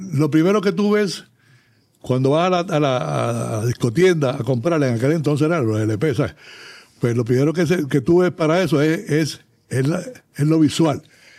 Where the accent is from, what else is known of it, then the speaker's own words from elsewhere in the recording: Humacao, Puerto Rico; Él era de Humacao, igual que yo, somos de Humacao.